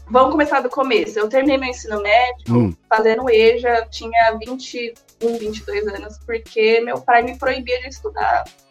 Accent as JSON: {"language": "Portuguese", "town": "Osasco", "region": "São Paulo", "country": "Brazil", "tie": "born or raised there", "lives_now": "Sorocaba, Brazil", "said": "eu sou de Sorocaba, né, agora, vai fazer acho que uns 5 meses ainda. É, eu sou de natural de Osasco, né, vim de Osasco."}